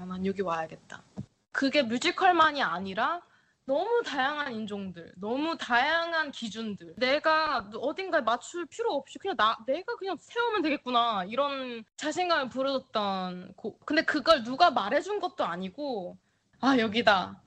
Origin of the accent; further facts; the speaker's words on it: South Korea; 제가 어딜 가나 나 한국에서 왔어 하면